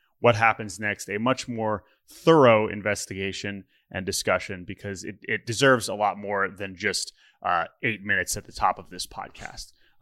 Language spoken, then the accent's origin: English; Washington, District of Columbia, United States; as people growing up in Washington, D.C., you know, we were 10 years old when the Nationals showed up in 2005.